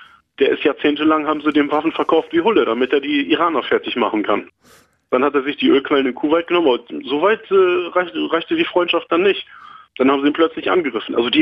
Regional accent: Germany; born there; Ich habe eine palästinensische Herkunft und ich kenne die Verhältnisse da vor Ort und ich bin halt in Deutschland geboren, an der Nordseeküste.

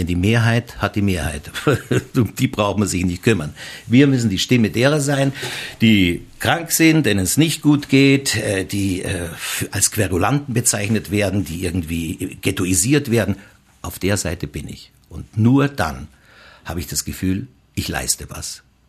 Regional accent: Basel, Basel-Stadt, Switzerland; born there; Also mein Vater ist deutscher Staatsbürger, obwohl ich in Basel geboren bin. Und ich bin Österreicher, obwohl ich auch einen deutschen Pass habe.

